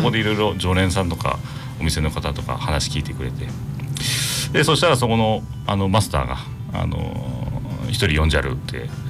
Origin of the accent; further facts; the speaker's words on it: Koriyama, Fukushima, Japan; also born or lived in Miyagi; 我々もともと2人とも福島県郡山市っていうところの出身で、福島県の真ん中にある、はい、まあ、大きい市なんですけど、まあ、そこから私の転勤都合で宮城県に行ったり、また福島に戻ってきて、